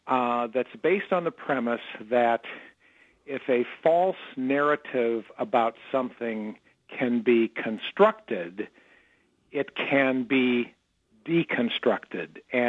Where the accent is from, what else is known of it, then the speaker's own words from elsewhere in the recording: North Dakota, United States; It's always nice to talk to people back in my home state of North Dakota.